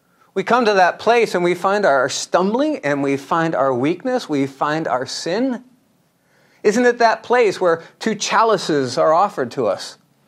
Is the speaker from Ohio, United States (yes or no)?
yes; Irondale, Ohio, United States; People used to ask me, and they'll still ask me, where did you grow up? And I used to say, Irondale, Ohio.